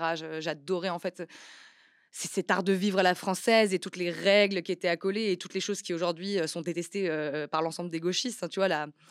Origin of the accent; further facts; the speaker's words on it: Chambéry, Auvergne-Rhône-Alpes, France; je viens de Chambéry. Je suis savoyarde.